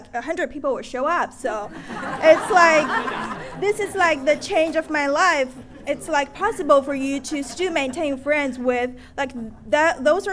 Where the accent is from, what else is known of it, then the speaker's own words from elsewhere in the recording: Shanghai, China; moved away as an adult; now in Los Angeles, United States; I am born and raised in Shanghai for 20 something years. Then I flew all the way here to LA, and then now in Shanghai, China. Yeah, 15 hours away. And now I live in LA for 3 years.